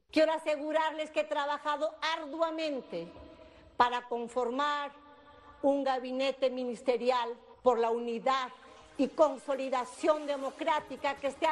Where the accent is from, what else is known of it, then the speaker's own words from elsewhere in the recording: Peru; Evitemos conflictos que pongan en riesgo nuestra hermandad como peruanos.